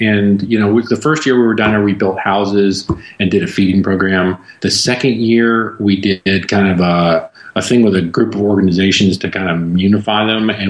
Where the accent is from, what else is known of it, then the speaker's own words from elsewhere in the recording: Florida, United States; And I'm from Florida, and this place is hot.